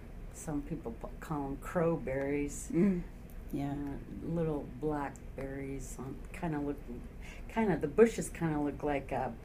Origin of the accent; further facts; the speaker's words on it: Kodiak, Alaska, United States; And I know I grew up partially in Kodiak, so I kind of grew up around hemlocks and stuff that they use.